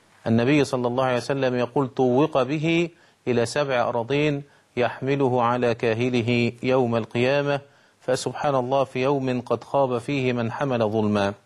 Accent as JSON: {"language": "Arabic", "country": "Egypt", "said": "وعندنا في مصر القانون المصري بيمنع وضع اليد على أملاك الدولة"}